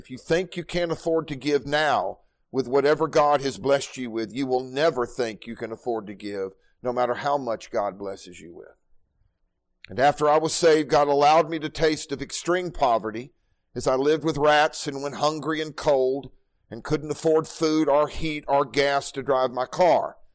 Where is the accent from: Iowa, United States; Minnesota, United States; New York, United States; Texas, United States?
Texas, United States; Dallas; also born or lived in Mississippi; And until we moved to Mississippi, I never knew anything about poverty. Everybody I grew up with in Dallas was wealthy.